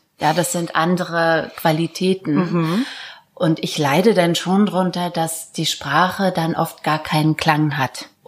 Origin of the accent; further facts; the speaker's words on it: Mecklenburg-Vorpommern, Germany; now in Leipzig, Germany; oder ich komme ja sogar aus Vorpommern, also dieses flache Land mit dem großen Himmel und natürlich der Ostsee